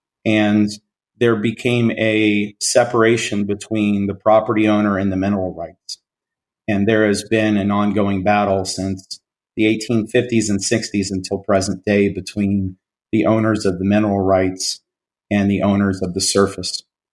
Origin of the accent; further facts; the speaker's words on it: West Virginia, United States; And most times when I tell people, Jason, that I'm from West Virginia, they'll say, "Oh, you know, my aunt lives in Richmond."